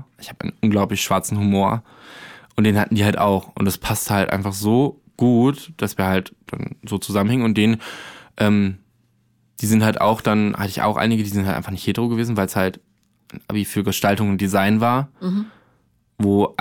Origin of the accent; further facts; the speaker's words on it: Arnsberg, North Rhine-Westphalia, Germany; Also ich komme aus der Nähe von Soest und eher so Arnsberg.